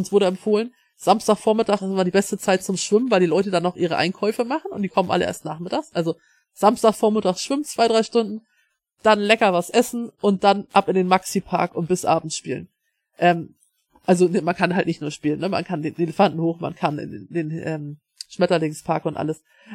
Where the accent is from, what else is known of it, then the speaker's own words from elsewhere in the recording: Northern Germany, Germany; ich sag ja, es ist für mich als Norddeutscher ist es eine sehr unbekannte Ecke.